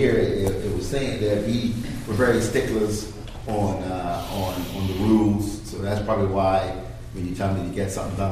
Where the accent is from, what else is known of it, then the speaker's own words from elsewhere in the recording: Bermuda; I'm from Bermuda, as you may be aware, if you're not, then it's there. It's a very small country, a very wealthy country.